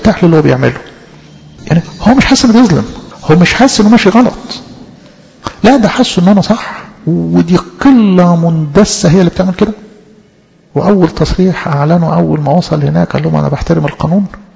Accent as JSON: {"language": "Arabic", "town": "Alexandria", "region": "Alexandria Governorate", "country": "Egypt", "said": "يعني عندنا في اسكندرية في مصر يسموه صوان صالة عزاء"}